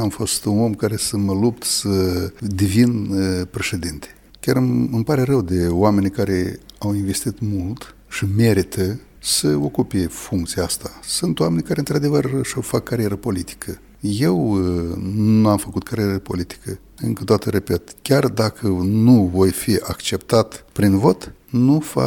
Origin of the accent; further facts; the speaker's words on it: Florești, Florești District, Moldova; Sunt din Florești. Suntem pământeni.